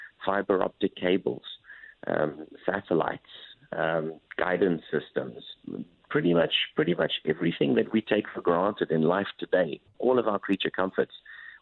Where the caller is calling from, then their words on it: Johannesburg, Gauteng, South Africa; I'm calling you from Johannesburg.